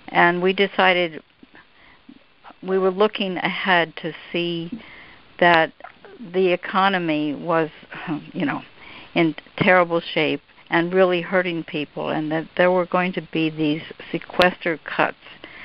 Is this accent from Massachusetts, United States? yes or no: yes; Northampton, Massachusetts, United States; in my hometown here of Northampton, Massachusetts